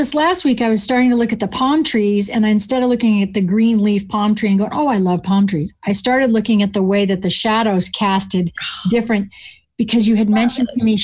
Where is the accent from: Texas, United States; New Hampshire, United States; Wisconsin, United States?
New Hampshire, United States; also born or lived in Colorado, United States / Germany; So I grew up in Northern New Hampshire, and I ended up in Colorado for 25 years after I had a stint in Germany.